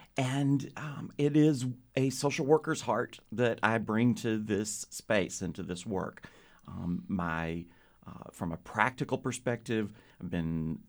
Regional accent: Memphis, Tennessee, United States; also born or lived in Little Rock / Montgomery; I was born in Little Rock, lived in Montgomery for a little while, but primarily grew up in Memphis.

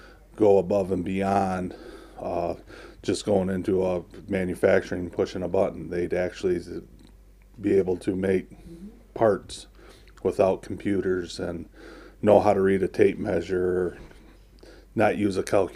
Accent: Owosso, Michigan, United States; Yes, I'm born and raised in Owosso.

